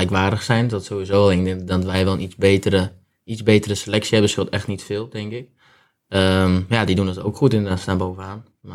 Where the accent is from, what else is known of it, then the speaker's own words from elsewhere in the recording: Groningen, Netherlands; Ja, ik kom uit Groningen. Ik woon sinds ik geboren ben, woon ik in Groningen.